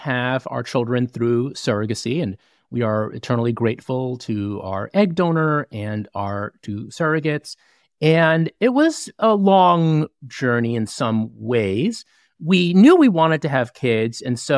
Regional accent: New Jersey, United States; So I grew up in Northern New Jersey, and I went to law school and practiced law for a number of years

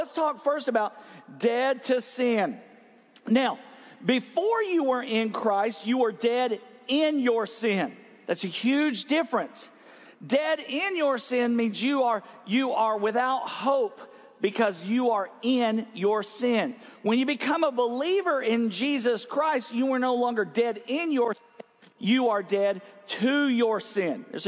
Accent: Texas, United States; I'm from West Texas. I had never seen water.

